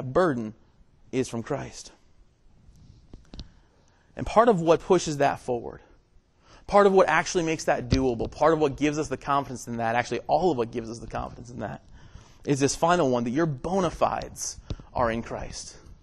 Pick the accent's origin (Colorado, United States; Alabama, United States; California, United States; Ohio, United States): Ohio, United States; moved away as an adult; also born or lived in Georgia; So I grew up in Ohio, born and raised in Ohio, got to Georgia for college because Georgia was the South